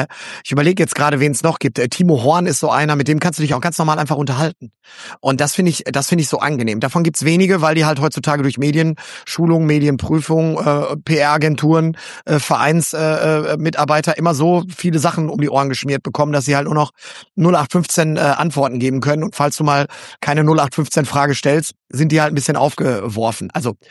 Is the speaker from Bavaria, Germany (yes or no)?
no; Gelsenkirchen, North Rhine-Westphalia, Germany; ich bin gebürtiger Gelsenkirchener.